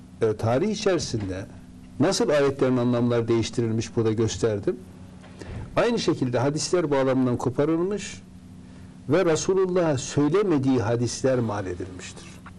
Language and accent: Turkish; Erzurum, Turkey; Mesela ben çocukken Erzurum'da Ali Paşa Mahallesi'nde oturuyoruz.